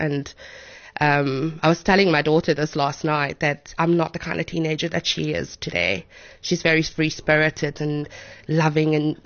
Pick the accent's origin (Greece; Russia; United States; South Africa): South Africa; Cape Town, Western Cape; we moved to Cape Town. So I am from Cape Town, but not, I'm from a really small community outside of Cape Town.